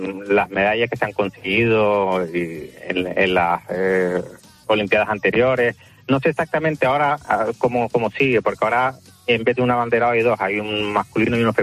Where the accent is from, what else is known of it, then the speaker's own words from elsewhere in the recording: Canary Islands, Spain; moved away as an adult; yo soy canario y nos trasladamos todos a Barcelona